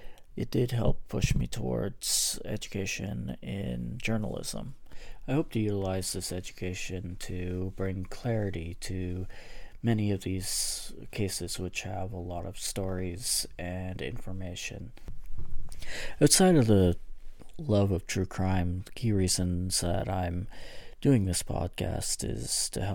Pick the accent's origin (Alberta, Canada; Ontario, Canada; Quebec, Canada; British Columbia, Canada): Alberta, Canada; I am the host. I grew up in Northern Alberta